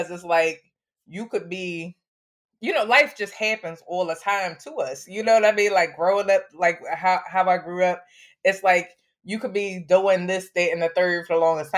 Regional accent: Philadelphia, Pennsylvania, United States; I'm from Nicetown. And so, you know, growing up where I grew up

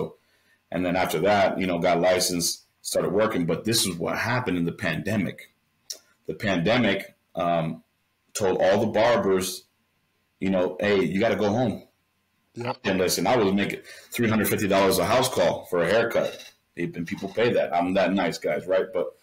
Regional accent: Connecticut, United States; I'm from Connecticut and my mom's from Brooklyn.

